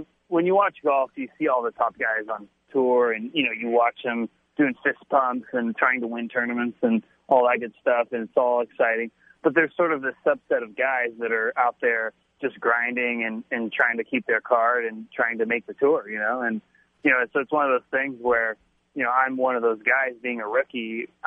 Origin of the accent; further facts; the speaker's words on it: California, United States; Well, you know, I grew up in California. I actually went to a high school that had a lot of good students.